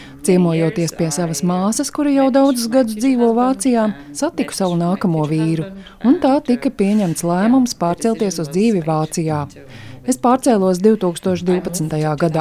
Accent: Kharkiv, Kharkiv Oblast, Ukraine; jo es esmu no Harkivas

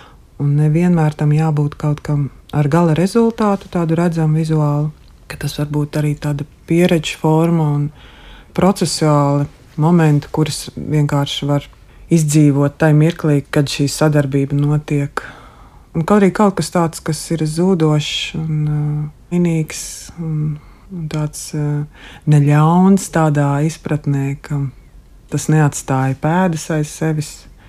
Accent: Kuldīga, Kuldīga Municipality, Latvia; tas ir no netālu no Kuldīgas, no, es nāku no Kuldīgas.

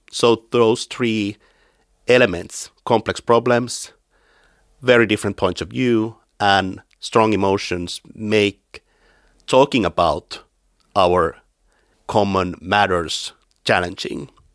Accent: Finland; I mean, I'm from Finland. We are one of the most militarized countries in Europe.

